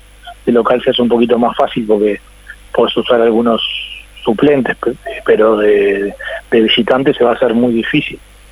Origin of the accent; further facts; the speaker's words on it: Uruguay; orgullo, por supuesto, porque soy uruguayo